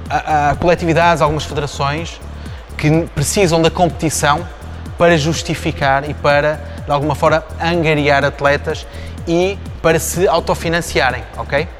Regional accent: Viana do Castelo, Portugal; sou de Viana do Castelo.

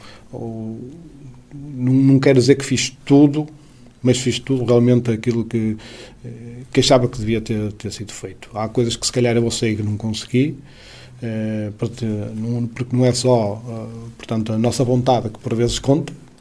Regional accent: Portugal; porque sou de Vila do Punho, tenho raízes ancestrais em Vila do Punho, nasci em Vila do Punho, casei em Vila do Punho e tenho família em Vila do Punho

